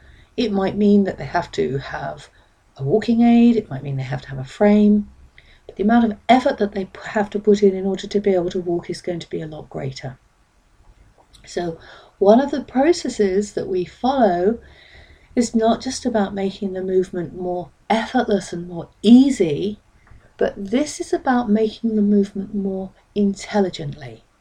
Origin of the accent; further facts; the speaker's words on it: Reading, South East England, United Kingdom; I'm from Reading in Berkshire in the UK.